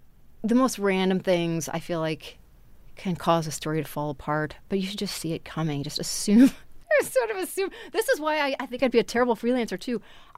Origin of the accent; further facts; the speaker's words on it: Wisconsin, United States; I think some of that is because, you know, I grew up in Wisconsin